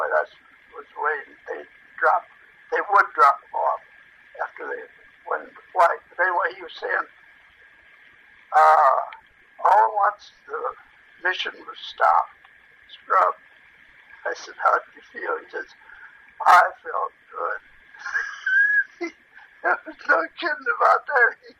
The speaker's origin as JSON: {"language": "English", "town": "North Liberty", "region": "Indiana", "country": "United States", "tie": "born or raised there", "said": "I was born in North Liberty, Indiana. That's about 15 miles south bend, and on a farm."}